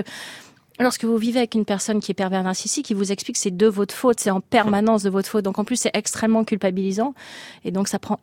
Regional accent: France; c'est quand même si je suis française, indéniablement le plus grand tournoi du monde.

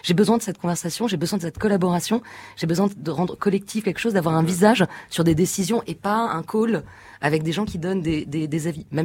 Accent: France; je suis française.

